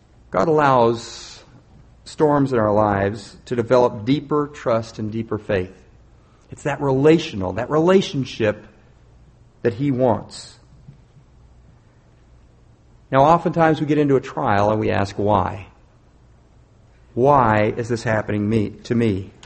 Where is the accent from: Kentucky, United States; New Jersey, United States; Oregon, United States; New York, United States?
Oregon, United States; Now for me, I grew up in Oregon. I get happy when it starts to rain.